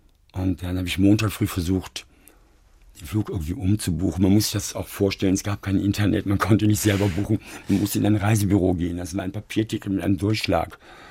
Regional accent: Germany; Das war immer ein bisschen schwierig natürlich, weil in England als Deutscher, man ahnt die Richtung.

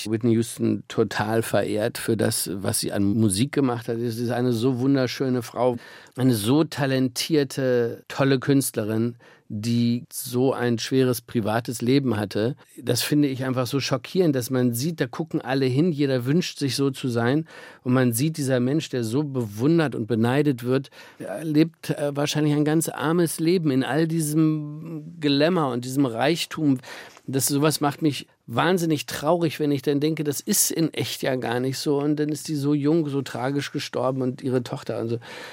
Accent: Hannover, Lower Saxony, Germany; Hannover ist meine Heimat, da leben meine Eltern, da leben meine Schwiegereltern.

